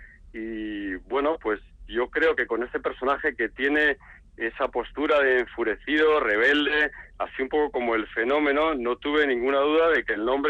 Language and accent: Spanish; Bilbao, Basque Country, Spain; salió en los periódicos como bilbaíno pinta Hawái en el centro de Bilbao